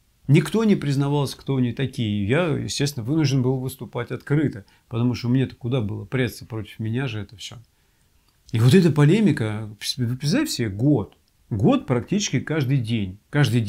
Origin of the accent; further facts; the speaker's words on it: Yekaterinburg, Sverdlovsk Oblast, Russia; поскольку они знали, что я из Екатеринбурга